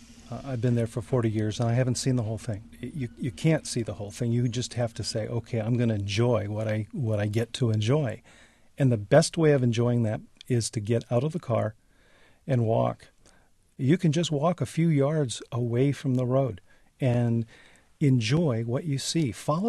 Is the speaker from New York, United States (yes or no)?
no; California, United States; It's a chorus that I actually listened to when I grew up in Southern California as a little kid.